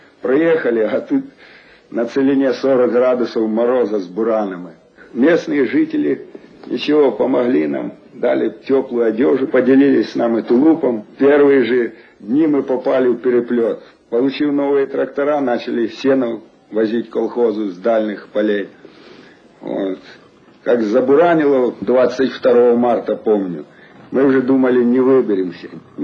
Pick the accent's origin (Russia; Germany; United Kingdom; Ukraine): Ukraine; Poltava Oblast; moved away as an adult; now in Kazakhstan; Родом я с Полтавщины. Ну, Полтавщина есть Полтавщина. Это сплошные сады, теплый мягкий климат. Жил я в селе на родине Гоголя. Сами знаете, вечера на хуторе близ Диканьки. Село большое, хорошее, сильный колхоз.